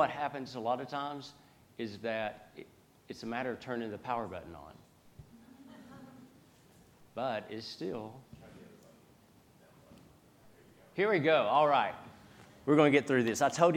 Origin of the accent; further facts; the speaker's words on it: United States; In fact, my home country, the U.S., and as a citizen of the U.S.